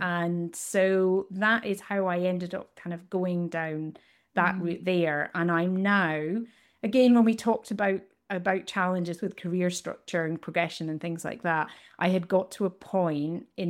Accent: Scotland, United Kingdom; People listening might not know my accent, depending, but I'm from Scotland originally.

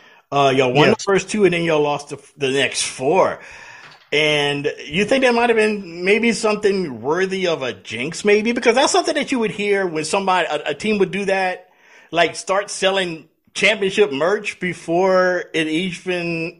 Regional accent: Louisiana, United States; I know we're from Louisiana

